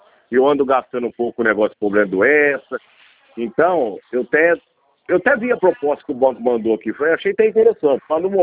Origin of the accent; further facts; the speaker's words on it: Jaburana, Brazil; Ah, de Bebedouro, eu sou daqui de Jaburana.